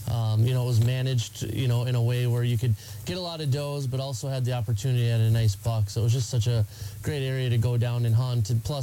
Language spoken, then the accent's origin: English; Minnesota, United States; You know, I grew up in Minnesota. You know, my parents were into it.